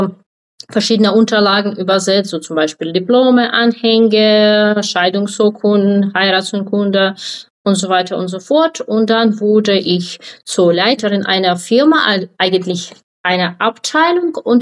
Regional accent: Ukraine; German is a second language; moved away as an adult; now in Germany; Ich bin Ukrainerin und lebe seit fast 2 Jahren in Deutschland als geflüchtete Person.

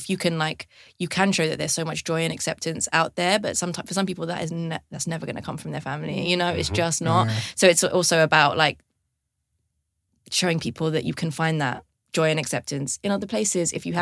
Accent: London, United Kingdom; I grew up in London, like, so I just don't have that experience at all.

